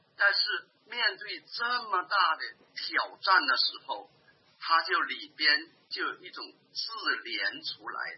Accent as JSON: {"language": "Chinese", "region": "Northeast China", "country": "China", "said": "我不知道我们东北人会说你还是个男人吗？"}